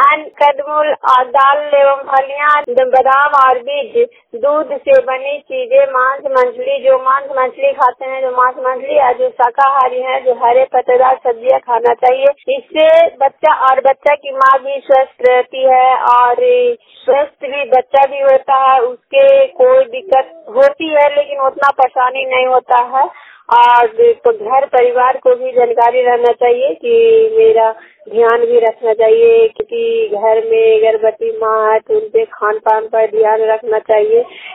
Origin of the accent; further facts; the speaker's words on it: Bihar, India; नौ जिला नालंदा की रहने वाली हूँ।